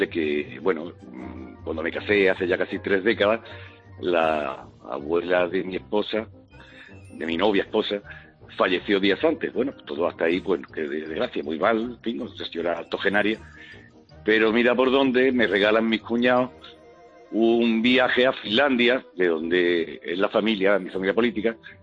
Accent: Spain; como buen español, me fui a zona de not to declare

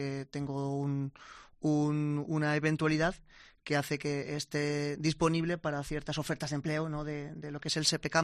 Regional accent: Campo de Criptana, Castilla-La Mancha, Spain; soy manchego de lo que es el centro de La Mancha, Campo de Criptana, provincia de Ciudad Real, y bueno, mi formación y en mi vida en general se ha centrado en La Mancha, también en Andalucía

